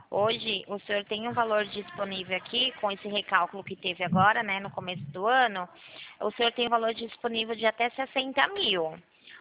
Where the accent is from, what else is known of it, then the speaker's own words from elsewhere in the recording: Campinas, São Paulo, Brazil; Eu sou aqui de Campinas, em São Paulo.